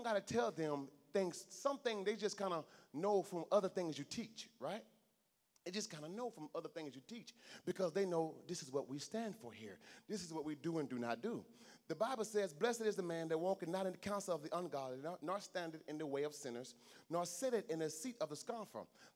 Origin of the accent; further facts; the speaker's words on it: Mississippi, United States; I'm from Mississippi, raised on a farm my entire life till I was 23 years of age. How do you name a country boy